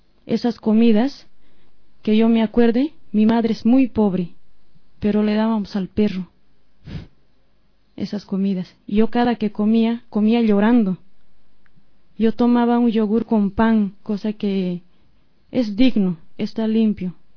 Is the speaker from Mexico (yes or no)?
no; Bolivia; now in Spain; porque en mi país hay empresas españolas ocupando nuestros territorios, empresas españolas con gente española trabajando, y no hay boliviano adentro